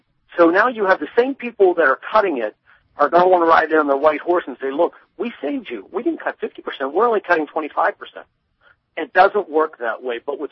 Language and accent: English; Pennsylvania, United States; For instance, I'm from Penn State University, Central Pennsylvania.